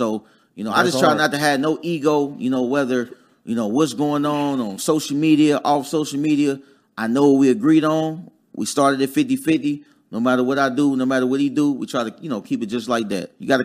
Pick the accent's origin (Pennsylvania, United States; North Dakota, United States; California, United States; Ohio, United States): Ohio, United States; Dayton; I'm from Dayton, Ohio originally.